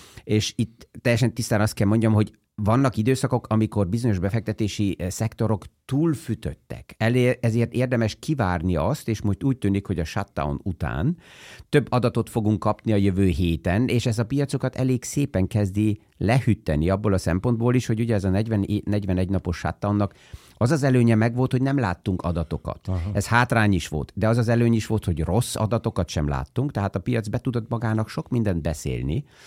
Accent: Transylvania, Romania; Én Erdélyben nőttem fel

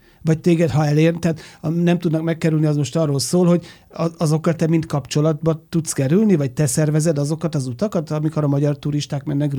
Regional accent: Hungary; mi magyarok vagyunk

